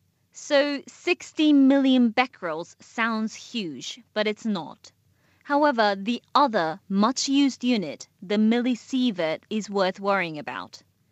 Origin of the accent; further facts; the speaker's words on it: Japan; Growing up in Japan, I did study about nuclear energy